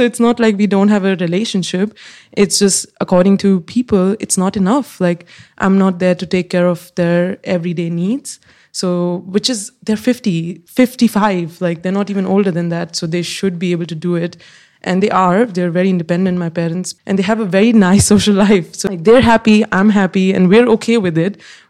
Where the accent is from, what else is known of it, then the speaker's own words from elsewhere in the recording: Delhi, India; English is a second language; And I live in Delhi, or I was from Delhi. So there's enough opportunity. It's not like I'm running away. I'm upper middle class.